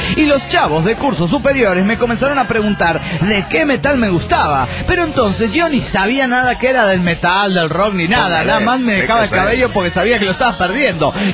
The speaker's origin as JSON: {"language": "Spanish", "region": "Puebla", "country": "Mexico", "said": "de Puebla, México."}